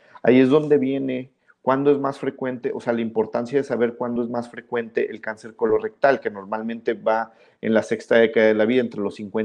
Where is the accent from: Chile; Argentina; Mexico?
Mexico; Monterrey, Nuevo León; tú eres de Monterrey, yo soy de Monterrey, trabajo en Monterrey